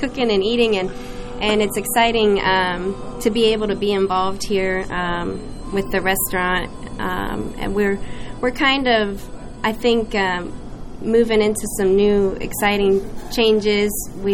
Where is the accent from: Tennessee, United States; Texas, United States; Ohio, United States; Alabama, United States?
Ohio, United States; now in Louisville, United States; No. I'm actually from Ohio.